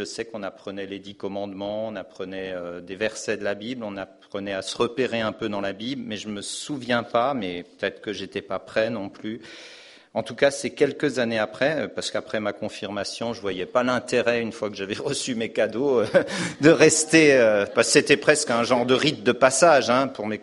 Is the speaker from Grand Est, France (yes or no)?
yes; Grand Est, France; je suis originaire d'Alsace. Je suis issu d'une famille dont mes parents n'étaient pas chrétiens. Ma mère était luthérienne non pratiquante et mon père catholique non pratiquant.